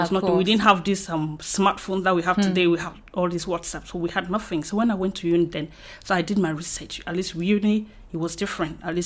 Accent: Cameroon; from Cameroon.

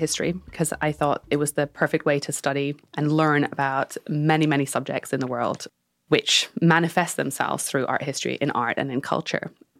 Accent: United Kingdom; So I grew up in the Danish Cultural Institute. My father was running that in the UK, and the mission there was to bring Danish culture to the UK.

